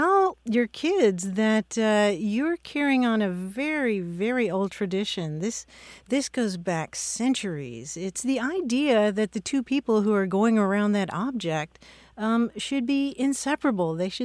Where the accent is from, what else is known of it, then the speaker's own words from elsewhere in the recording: Kentucky, United States; Well, yeah, yeah. I'm from Kentucky myself.